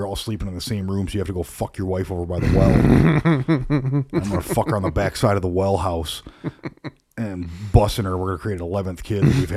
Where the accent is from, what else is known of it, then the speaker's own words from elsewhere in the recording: Dowagiac, Michigan, United States; We're going to do that in my hometown. We're going to build up big fucking mountains on each side. You can get through to Dowagiac